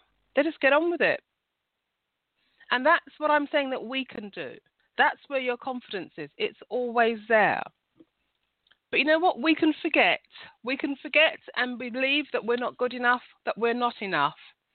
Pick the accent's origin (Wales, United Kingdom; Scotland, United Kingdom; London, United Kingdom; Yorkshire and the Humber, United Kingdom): London, United Kingdom; I'm from London. So if you're not used to this accent, I can't apologise, but this is who I am.